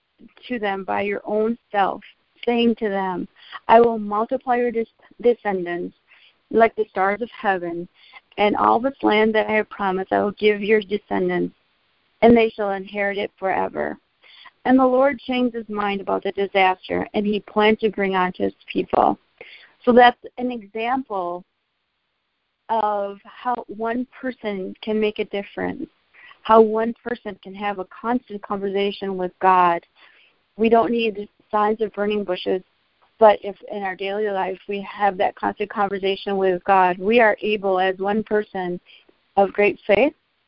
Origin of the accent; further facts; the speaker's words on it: Texas, United States; also born or lived in Oklahoma; You see, I was born in Oklahoma. I was based in sunny Texas. And what that means is when you're in the migrant stream, like my family was, you have a home base, and we were living in the Rio Grande Valley.